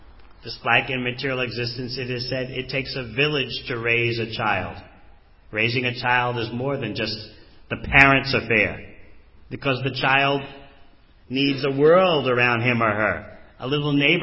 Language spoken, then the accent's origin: English; New York City, New York, United States; When I was a little child growing up in New York City, the neighborhood was like that.